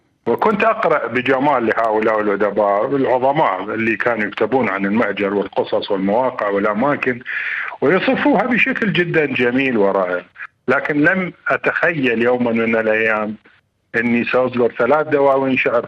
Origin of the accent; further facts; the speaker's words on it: Baghdad, Baghdad Governorate, Iraq; أنا أصولي وأجدادي هم من الريف. نعم. في جنوب العراق، لكن أنا عشت في بغداد وترعرعت في بغداد ودرست في بغداد ولعبت كرة القدم في بغداد وكتبت الشعر في بغداد، وكل حياتي هي بغداد.